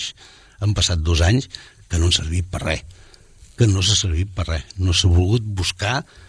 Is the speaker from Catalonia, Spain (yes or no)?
yes; Sabadell, Catalonia, Spain